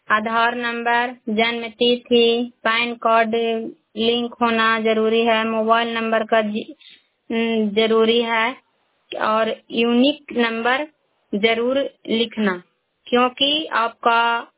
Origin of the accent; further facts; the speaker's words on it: Bihar, India; मैं करा ब्लॉक से बिलोंग करती हूँ, नालंदा जिला के रहने वाली हूँ